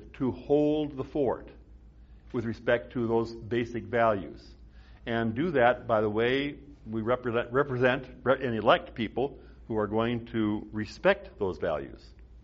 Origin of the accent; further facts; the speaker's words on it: South Dakota, United States; I grew up in the Midwest on a farm. We had no running water, no electricity. South Dakota, the winters were very comfortable with an outhouse.